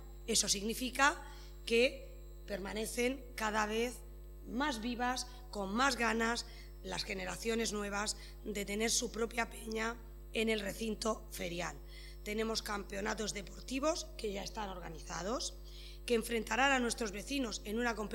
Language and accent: Spanish; Pozo Estrecho, Region of Murcia, Spain; y en este caso en Pozo Estrecho, mi pueblo, todavía con más razón.